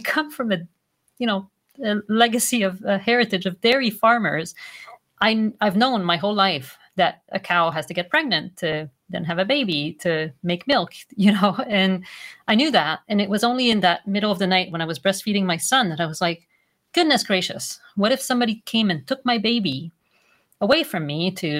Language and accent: English; Quebec, Canada; English is a second language; I'm from a French background. I'm from Quebec, not from France.